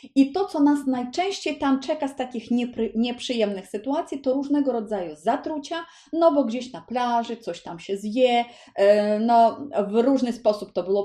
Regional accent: Ukraine; Polish is a second language; now in Poland; u nas na przykład na Ukrainie, skąd pochodzę

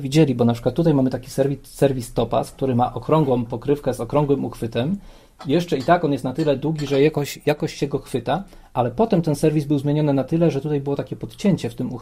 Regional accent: Mirostowice, Lubusz Voivodeship, Poland; To, że jest gdzieś ta moja mała ojczyzna tam, może niedaleko, bo zaledwie 60 km od Zielonej Góry, ale jest ta mała ojczyzna, w której spędziłem mnóstwo czasu, w której spędziłem dzieciństwo

